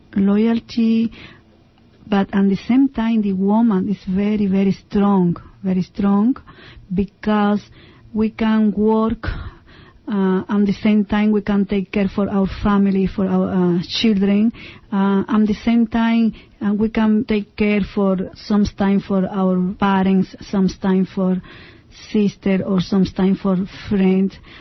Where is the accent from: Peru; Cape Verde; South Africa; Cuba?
Cuba; now in Portland, United States; I am 43 years old. I'm from Cuba. I have been here in Portland, Oregon for 6 years.